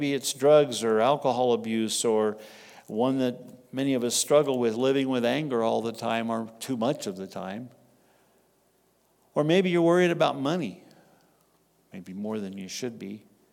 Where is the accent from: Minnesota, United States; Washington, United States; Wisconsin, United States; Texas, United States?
Texas, United States; I grew up in Texas. I was saved in San Diego, California.